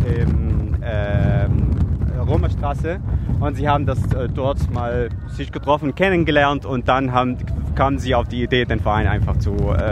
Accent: Syria; now in Germany; ich komme aus Syrien. Ich bin in Deutschland seit 2015.

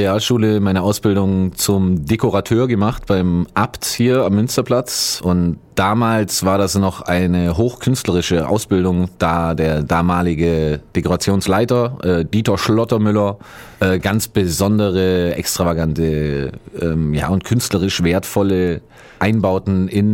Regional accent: Ulm, Baden-Württemberg, Germany; also born or lived in Stuttgart; Oh ja, ich bin Ulmer. Ich bin in der Ulmer Frauenklinik zur Welt gekommen sogar.

